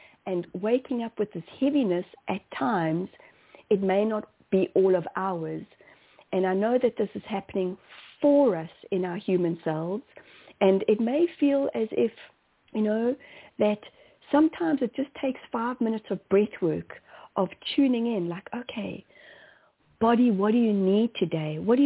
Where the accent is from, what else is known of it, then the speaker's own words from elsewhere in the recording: South Africa; you know, I am from South Africa. Most of my family still lives in South Africa.